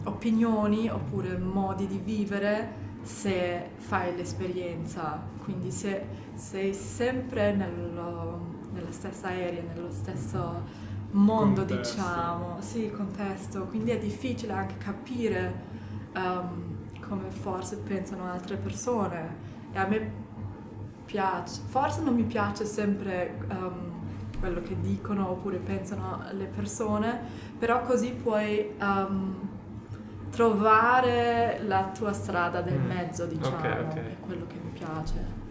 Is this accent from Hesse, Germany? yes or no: no; Bad Dürkheim, Rhineland-Palatinate, Germany; Italian is a second language; now in Milan, Italy; sono di Bad Dürkheim, che è vicino a Heidelberg, la città dove studio anche, e anche Mannheim, quindi Bad Dürkheim sono tipo 45 km di Heidelberg.